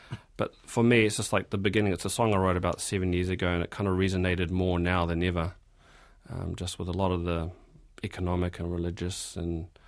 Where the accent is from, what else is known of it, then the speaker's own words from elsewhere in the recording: Bayswater, Auckland, New Zealand; So I grew up on the North Shore, and that's kind of where I began life and grew up, and now I'm here.